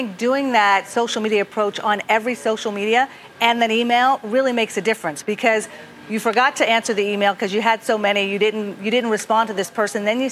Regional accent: Pittsburgh, Pennsylvania, United States; if you come to my hometown of Pittsburgh, at a tech company, they're not going to dress the same way they do in New York.

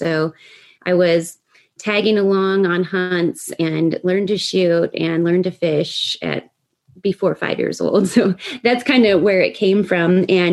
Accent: Pagosa Springs, Colorado, United States; also born or lived in Hawaii; I grew up in Southwest Colorado near Pagosa Springs, and my parents they were traditional or old school hippies, like hippies from the word go. And I was born in Hawaii, and they had moved to Colorado to live near my family

